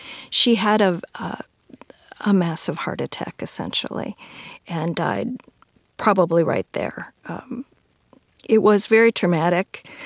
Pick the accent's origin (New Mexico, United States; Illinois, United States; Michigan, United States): Illinois, United States; Waukegan; So there were 3 of those sites in my hometown of Waukegan, Illinois.